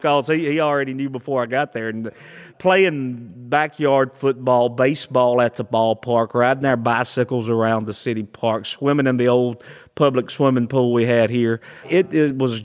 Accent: Oak Grove, Louisiana, United States; also born or lived in Monroe, United States; Well, I was not actually born in Oak Grove. I was born in Monroe, but I've lived in Oak Grove all but 6 years of my life.

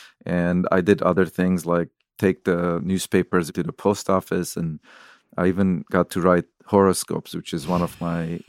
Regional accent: Lebanon; moved away; I grew up in Lebanon. I was literally 8 years old when the civil war started there.

